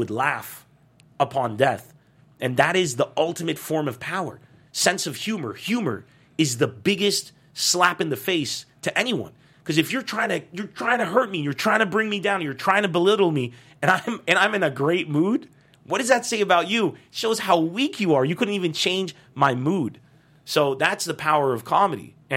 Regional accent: United States; And I can't, as an American, I can't allow that to happen. And as an Arab, I can't allow that to happen.

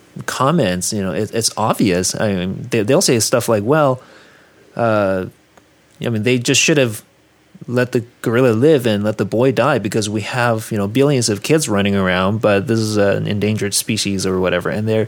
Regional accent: South Korea; now in Canada; I was born and raised in Korea, and I consider myself Canadian as well.

